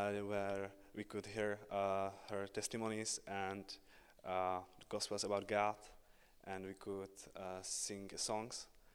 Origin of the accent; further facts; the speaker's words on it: Czechia; English is a second language; I'm from Czech Republic, and … I'm a student, I'm 21 years old